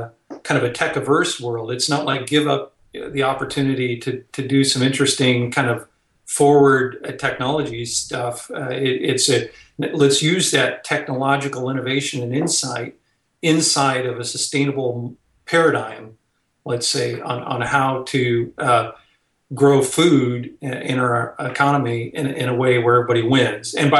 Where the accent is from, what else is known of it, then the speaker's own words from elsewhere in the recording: Nebraska, United States; also born or lived in Iowa; I grew up in Nebraska and went to school in Iowa.